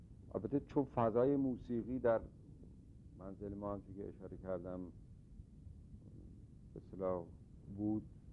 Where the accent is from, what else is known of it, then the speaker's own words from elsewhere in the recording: Tehran, Tehran Province, Iran; born there; من در 7 مهر ماه 1306 در تهران خیابان شاپور متولد شدم